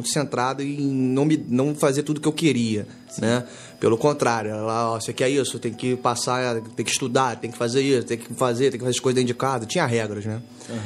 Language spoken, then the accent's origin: Portuguese; Angra dos Reis, Rio de Janeiro, Brazil; 32 anos, sou casado, tenho dois filhos. E, bom, não nasci em Angra, nasci no Rio de Janeiro. Mas sempre tive raiz em Angra.